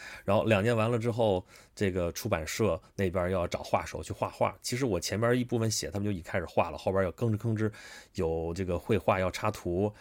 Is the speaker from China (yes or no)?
yes; China; 对于我们中国人来说，那就是波罗的海三国